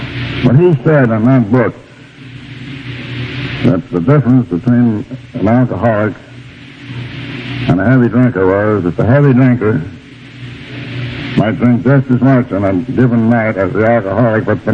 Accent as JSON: {"language": "English", "town": "Albany", "region": "New York", "country": "United States", "tie": "born or raised there"}